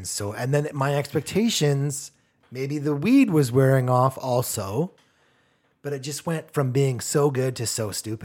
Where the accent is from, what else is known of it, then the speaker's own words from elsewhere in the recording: Alberta, Canada; growing up in Alberta, obviously very cold weather